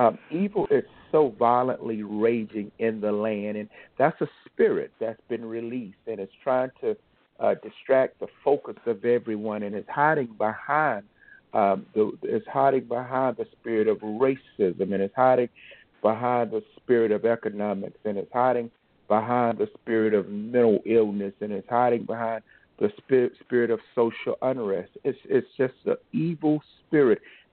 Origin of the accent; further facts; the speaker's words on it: South Carolina, United States; I'm from South Carolina, and we're such a state of hospitality, but yet also a state of unrest. And I grew up in a large family